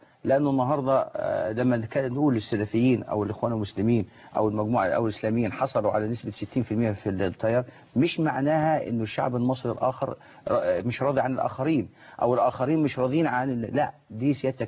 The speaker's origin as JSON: {"language": "Arabic", "region": "Qena Governorate", "country": "Egypt", "said": "عندنا في الصعيد في قنا الدائره الشماليه"}